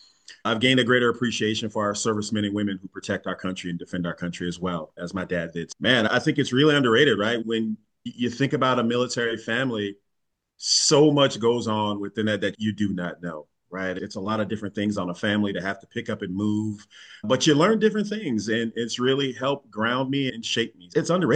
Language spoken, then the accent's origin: English; East Coast, United States; born there; I was born on the East Coast, so I'm naturally biased on the East Coast pizza.